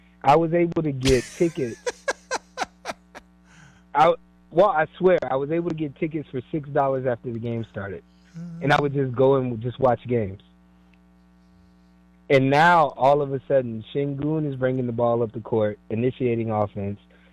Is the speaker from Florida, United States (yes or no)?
no; Orangeburg, South Carolina, United States; You know I'm from Orangeburg. Grew up with South Carolina State.